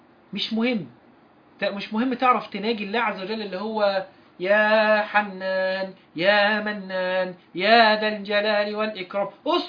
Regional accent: Morocco; انا من المغرب واحنا عندنا ليلة 26، احنا كده.

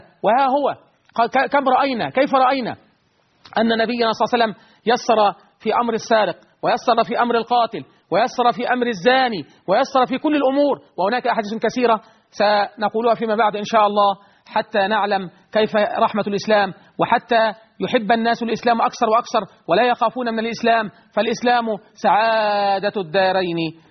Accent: Egypt; بلدنا مصر

